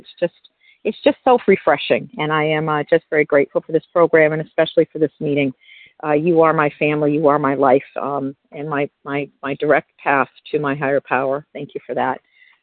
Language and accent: English; New Hampshire, United States; is in Sparks, and I hail from New Hampshire.